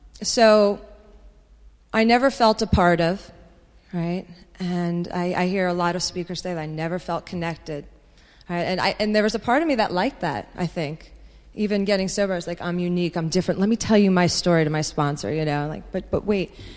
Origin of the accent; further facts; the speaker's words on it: Rahway, New Jersey, United States; born there; I was born in Rahway, New Jersey. Yeah, where there's a big prison.